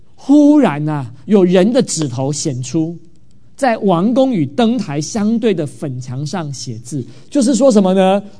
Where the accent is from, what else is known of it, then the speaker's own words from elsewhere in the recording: Taipei, Taiwan; 我记得我小时候在我们教堂，我在台北那个礼拜堂